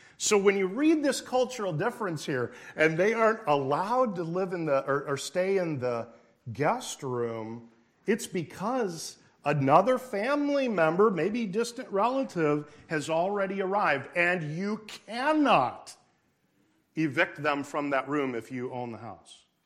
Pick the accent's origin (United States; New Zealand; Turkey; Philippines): Philippines; You absolutely cannot, as a Filipino, you cannot say, "Good, I'm hungry, I'm ready to eat. Let's go."